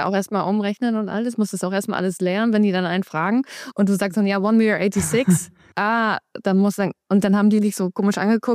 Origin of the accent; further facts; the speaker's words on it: Emlichheim, Lower Saxony, Germany; Ich bin in Emlichheim groß geworden, das ist in der Grafschaft Bentheim in Niedersachsen an der holländischen Grenze